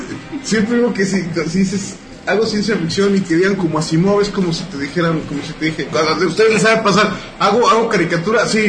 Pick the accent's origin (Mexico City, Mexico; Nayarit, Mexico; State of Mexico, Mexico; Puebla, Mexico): Mexico City, Mexico; yo siendo chilango en cuatro generaciones, ya no.